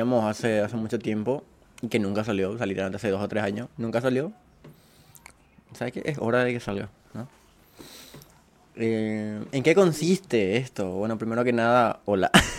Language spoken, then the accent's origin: Spanish; Paraguay; Yo soy de Paraguay y ellas son de Argentina.